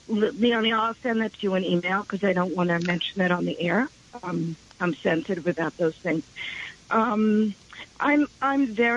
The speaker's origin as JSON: {"language": "English", "town": "New York City", "region": "New York", "country": "United States", "said": "I'm from Brooklyn."}